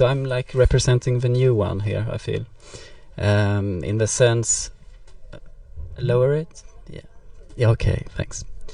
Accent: Sweden; English is a second language; I'm originally Swedish, so I'm not from Denmark

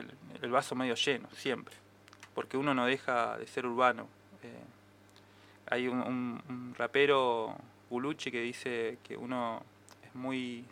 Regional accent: Neuquén, Argentina; also born or lived in Buenos Aires; Yo he vivido en Buenos Aires también, viví muchos años. Nací acá en Neuquén, viví parte de mi vida acá y parte de mi vida en Buenos Aires. Y transitando en Junín, de los Andes también, y Cinco Saltos.

